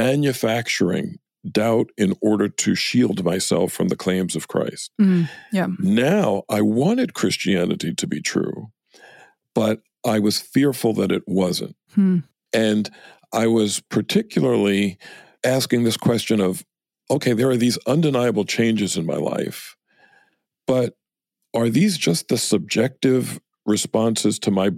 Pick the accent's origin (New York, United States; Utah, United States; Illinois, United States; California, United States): New York, United States; I'm originally from New York.